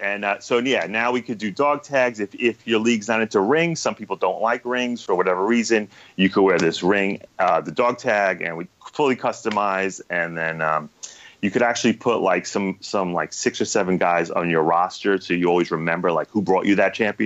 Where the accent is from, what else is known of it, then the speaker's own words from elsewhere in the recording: New York, United States; I'm a Yankees fan. I grew up in New York.